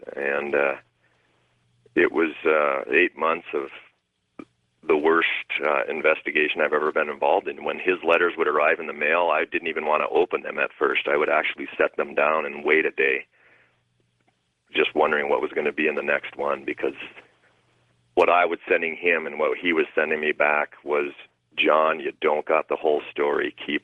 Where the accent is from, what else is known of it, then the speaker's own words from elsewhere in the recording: Minnesota, United States; I was familiar with that case because I'm from Minnesota originally